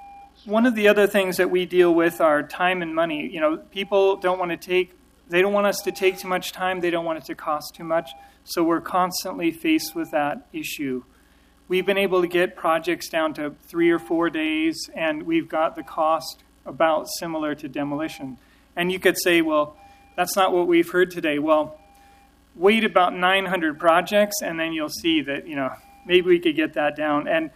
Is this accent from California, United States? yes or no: no; Bellingham, Washington, United States; I'm from Bellingham, Washington, so I'm going to give you another perspective than the local groups.